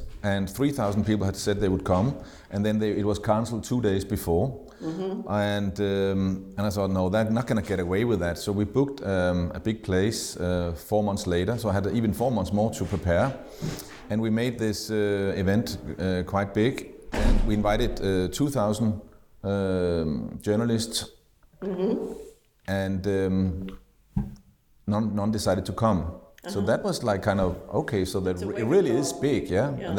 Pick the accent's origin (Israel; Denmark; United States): Denmark; Copenhagen, Capital Region of Denmark; also born or lived in London / Hong Kong; I'm from Copenhagen, but I worked for many years mainly in London, but also in Hong Kong.